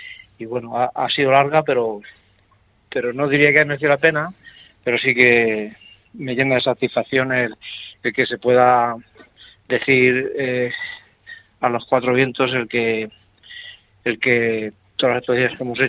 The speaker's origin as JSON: {"language": "Spanish", "town": "Almansa", "region": "Castilla-La Mancha", "country": "Spain", "tie": "born or raised there", "also_born_or_lived": "Albacete / Carcelén", "said": "yo nací en Albacete, a los 9 años viví en Carcelén y desde los 9 años vivo en Almansa. Entonces, nunca me he ido de Almansa"}